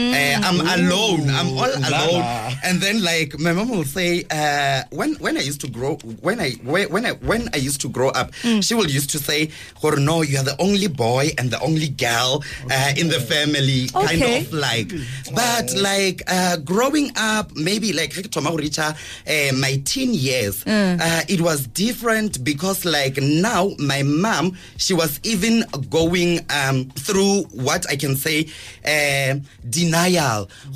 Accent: South Africa; I'm proudly South African gay bottom man, full stop.

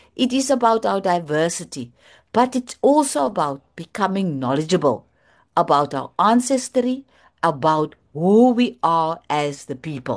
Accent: South Africa; but as a South African, it is a melting pot of so much that is now different than the same.

